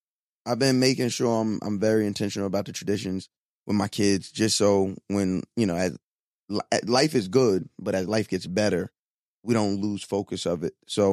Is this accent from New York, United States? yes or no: yes; New York, United States; Growing up on Long Island, when them white kids talk about, oh, we got to go to Matt